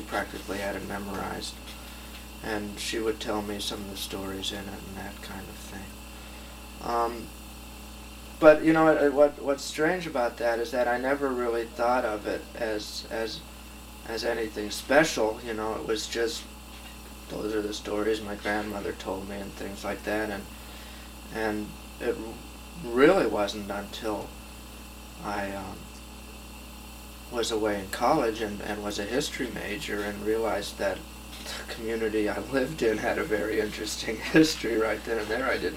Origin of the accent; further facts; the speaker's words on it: Amana, Iowa, United States; born there; When I say I was born here in Amana, that's qualified in a hospital in Cedar Rapids, of course. But my family came from Amana, as did a lot of family before that.